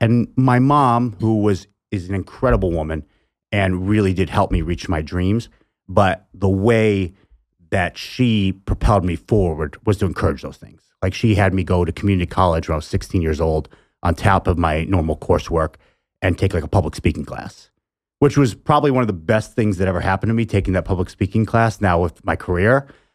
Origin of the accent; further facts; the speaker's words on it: New York, United States; I'm from Western New York. So, like Bradford, PA is about 45 minutes from me.